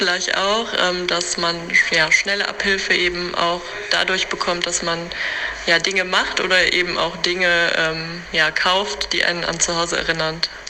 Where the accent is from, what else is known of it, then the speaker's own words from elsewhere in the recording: Eifel, Germany; Ich komme nämlich aus der Eifel und diese Serie spielt dort.